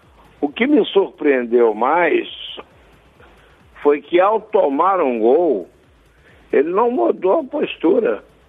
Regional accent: Brazil; Eu sou brasileiro.

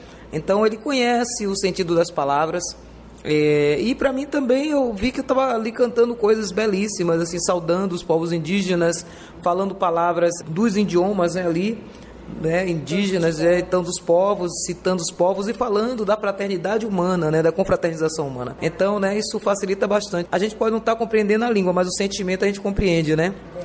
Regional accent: Brazil; Eu não conheço diretamente, mas eu posso falar como brasileira.

